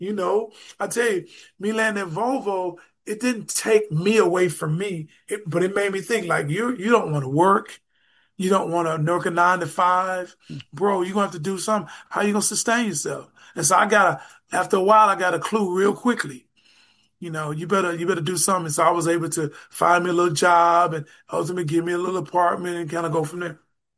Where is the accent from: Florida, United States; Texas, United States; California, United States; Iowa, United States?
Texas, United States; Dallas; You know, because I come from Dallas in church. Like when I came out of Dallas, my brothers and I and another guy named Carnell Morrell, we had all the gigs.